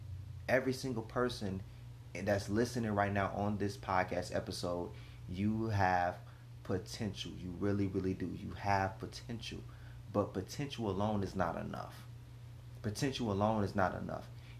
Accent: Cincinnati, Ohio, United States; And I'm from Cincinnati, so where I'm from, you talking bad on people, or you talking against somebody.

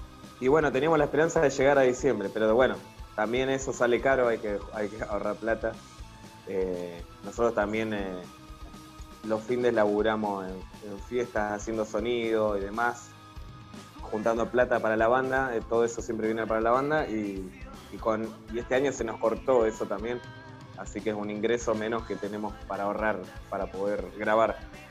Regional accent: El Bolsón, Río Negro, Argentina; moved away as an adult; now in Florencio Varela, Argentina; yo me vine a los 19 años del Bolsón, el sur de Río Negro. Conocí a los... Sí, muy lindo el lugar. Me crié ahí.

